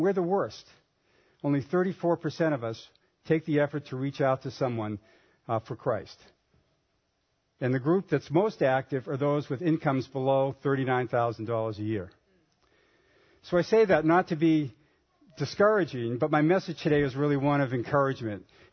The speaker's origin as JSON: {"language": "English", "town": "Boston", "region": "Massachusetts", "country": "United States", "tie": "born or raised there", "accent": "Boston", "said": "Now, I grew up in the Boston area. You might detect a little bit of a Boston accent still."}